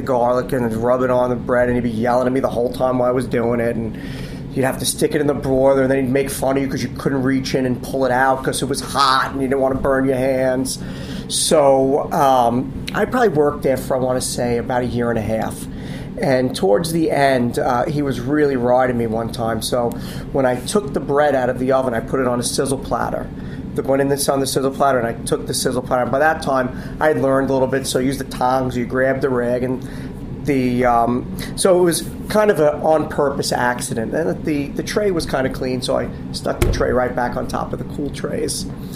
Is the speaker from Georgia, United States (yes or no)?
no; Brooklyn, New York, United States; so we're going to actually jump back a little bit to Brooklyn because I was born in Brooklyn and I was raised for a short period of time.